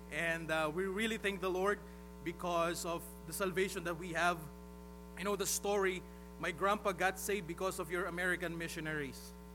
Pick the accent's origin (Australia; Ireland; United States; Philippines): Philippines; We are Filipino missionaries in the Philippines. … I have with my wife, and we are both third-generation missionaries in our family.